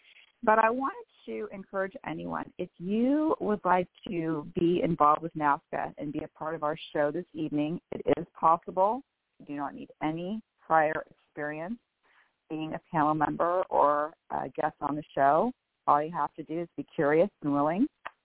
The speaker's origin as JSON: {"language": "English", "town": "Bellevue", "region": "Washington", "country": "United States", "said": "I am from Bellevue, Washington."}